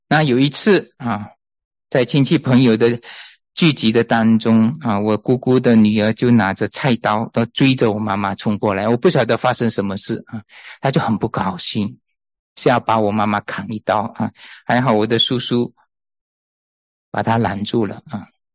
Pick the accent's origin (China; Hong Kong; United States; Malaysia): Malaysia; 我家呢是从这个马来西亚啊，我是从马来西亚出生的，我家在马来西亚。